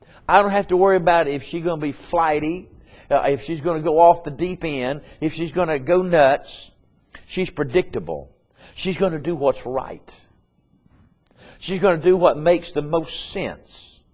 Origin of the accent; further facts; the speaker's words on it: United States; I'm glad to be an American. And I thank God Almighty that I am an American.